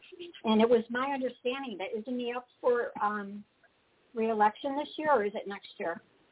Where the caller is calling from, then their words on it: Buffalo, New York, United States; I'm calling from Buffalo, New York.